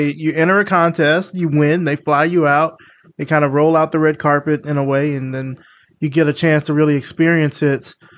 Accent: the South, United States; it's akin a bit to how Southerners are. I mean, I'm from the South. It's kind of like laid back.

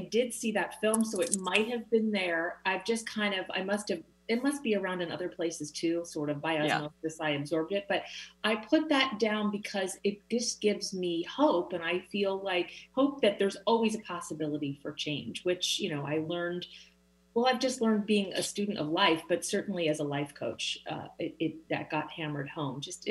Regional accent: Philadelphia, Pennsylvania, United States; I'm from Philadelphia. And while it's not quite as steamy as Texas, I do not miss that humidity

